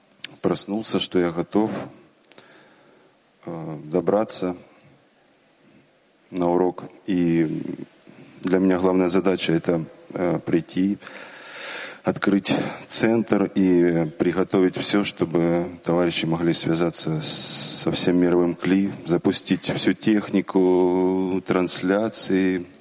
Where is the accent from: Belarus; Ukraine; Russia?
Ukraine; Kyiv; из Киева, уже из Киева.